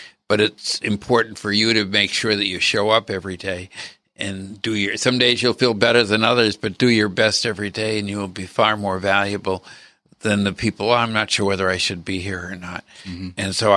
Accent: Boston, Massachusetts, United States; the fact that I grew up in Boston was relevant to having some sense of entrepreneurial activity.

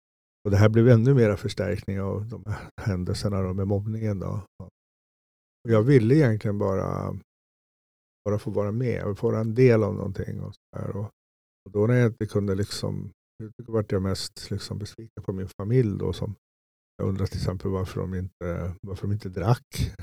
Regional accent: Stockholm, Stockholm County, Sweden; also born or lived in Solna / Turku, Finland; 7-åring och sådär, när jag hade blivit mobbad ganska mycket i Stockholm här jag växte upp. Jag föddes i Stockholm, eller i Solna. Sen flyttade min familj till Åbo, eller pappa skickade mamma och mig till Åbo.

